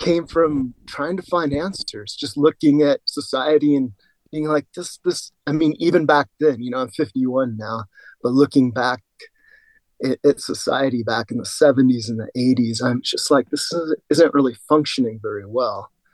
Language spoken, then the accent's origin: English; California, United States; I grew up in Southern California, but it wasn't until I moved to Yosemite where I started meeting some mentors